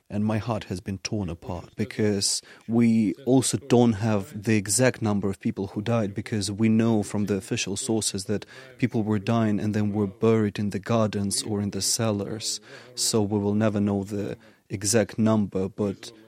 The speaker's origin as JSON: {"language": "English", "town": "Bakhmut", "region": "Donetsk Oblast", "country": "Ukraine", "tie": "born or raised there", "lives_now": "Dnipro, Ukraine", "said": "I'm telling them that I lost everything except of hope to rebuild my hometown."}